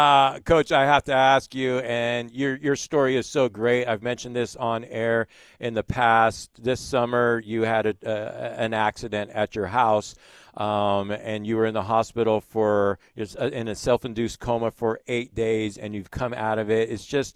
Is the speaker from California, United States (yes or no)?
yes; Lindsay, California, United States; about growing up in Lindsay and, you know, coaching at Strathmore all these years.